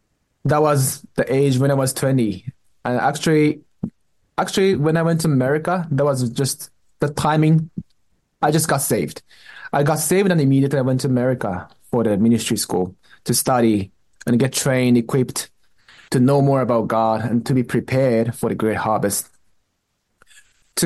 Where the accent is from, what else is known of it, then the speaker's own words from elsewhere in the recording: Japan; also born or lived in California, United States; I'm originally from Japan.